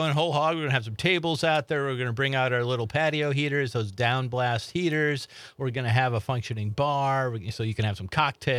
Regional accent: Iowa, United States; now in Oshkosh, United States; So, I'm actually from Iowa, so I moved up north when I, 25 years ago, and I came to Oshkosh

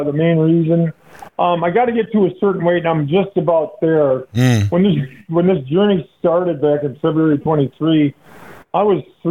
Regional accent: Poynette, Wisconsin, United States; And then I grew up in Poinet, Wisconsin, Lake Wisconsin area.

